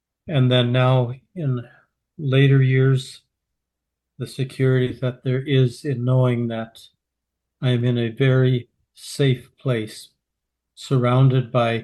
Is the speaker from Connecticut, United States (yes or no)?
no; Longview, Washington, United States; I was born on Thanksgiving Day of 1950. That happened in Longview, Washington, where I live to this day. So I was born and raised here. The majority of my life, we have been members of the Longview congregation.